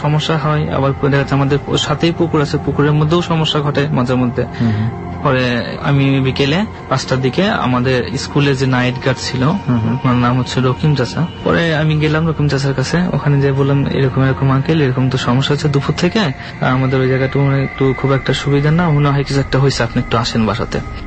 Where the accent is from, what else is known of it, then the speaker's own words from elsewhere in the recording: Natore, Rajshahi Division, Bangladesh; নাটোরেই, আমার দেশের বাড়িতেই।